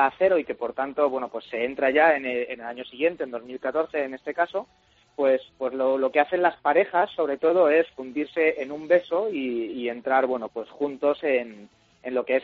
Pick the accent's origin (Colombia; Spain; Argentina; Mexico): Spain; Madrid, Community of Madrid; Soy de Aluche, que es el Bilbao de Madrid.